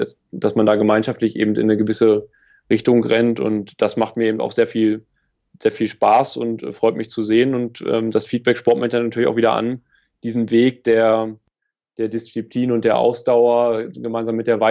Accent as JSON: {"language": "German", "region": "Lower Saxony", "country": "Germany", "tie": "born or raised there", "said": "Ja, Niedersachsen ist meine Heimat. Ja. Ich komme vom Dorf hier und bin da auch glücklich, dass das so hier meine Heimat ist insgesamt."}